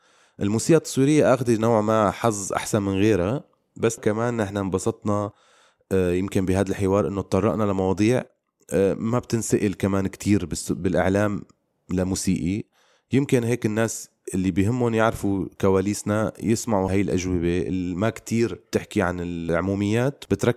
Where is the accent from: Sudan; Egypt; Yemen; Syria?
Syria; Aleppo, Aleppo Governorate; يعني ما في شيء اسمه أنه أنا شخص من حلب والدراما بسوريا من بالشام بالعاصمة